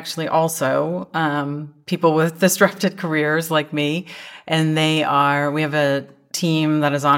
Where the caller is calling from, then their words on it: Vilnius, Vilnius County, Lithuania; I'm calling from Vilnius, Lithuania.